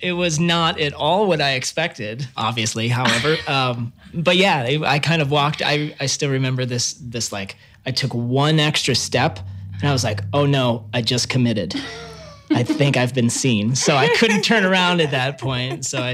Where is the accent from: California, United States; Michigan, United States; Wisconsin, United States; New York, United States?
Wisconsin, United States; Manitowoc; I was born and raised in Manitowoc, Wisconsin.